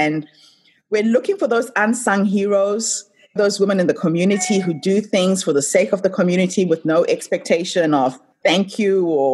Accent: Zimbabwe; I come from Zimbabwe

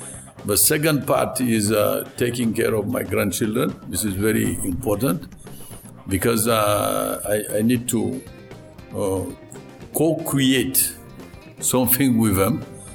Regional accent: Niger; also born or lived in Canada / France; I was born in Niger, and I did my schooling in Niger, my university in Canada and France.

